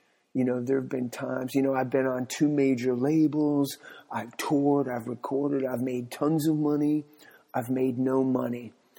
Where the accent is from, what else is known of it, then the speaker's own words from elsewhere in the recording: New York, United States; now in San Diego, United States; I'm in San Diego, California. I'm originally from New York. The last time I lived in New York was 2014.